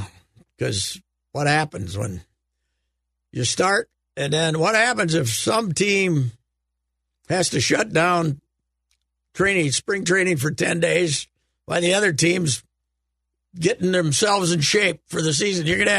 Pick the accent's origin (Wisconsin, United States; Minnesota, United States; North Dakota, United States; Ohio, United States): Minnesota, United States; Fulda; I wrote this piece on my hometown and the merger with this town 23 miles. It was basically a piece about what's happening in rural Minnesota